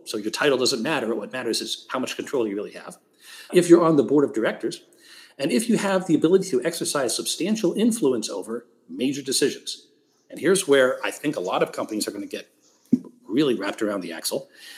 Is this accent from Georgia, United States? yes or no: yes; Georgia, United States; General partnerships in my home state of Georgia are not formed by the filing of a document